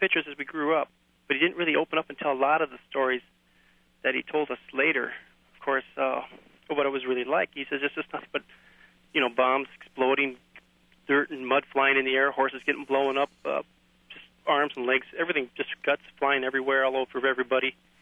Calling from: Rochester, Minnesota, United States; Yes, I'm calling from Rochester, Minnesota.

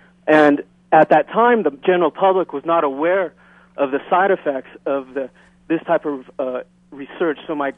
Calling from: Colorado, United States; I am calling from Colorado.

